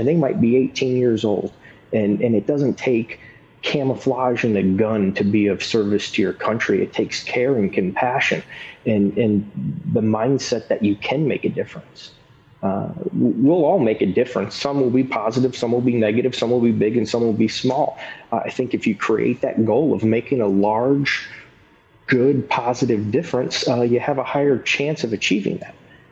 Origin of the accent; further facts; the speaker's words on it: United States; born there; I am American, and not just say it because I was born here, but say it because I fought for it. I tried for it. I lost for it. I had the opportunity to live out of the country for about 8 years